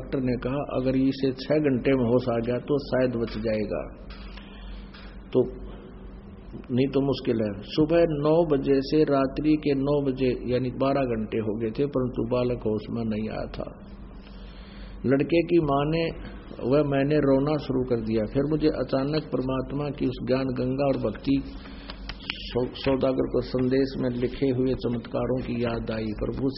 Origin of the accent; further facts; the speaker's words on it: Dimar Kheda, Madhya Pradesh, India; गांव डीमर खेड़ा जिला कटनी मध्य प्रदेश का निवासी हूं।